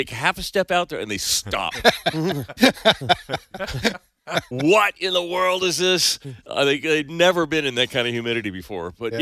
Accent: Portland, Oregon, United States; born there; I was born in Portland, Oregon, and went to seminary up there in Portland, Oregon.

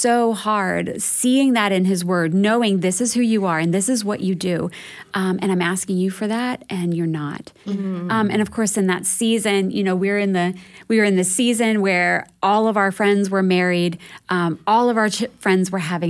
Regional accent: Pennsylvania, United States; we decided to move from where we were living in Lancaster County to my hometown in Mifflin County, Pennsylvania, to be closer to my family.

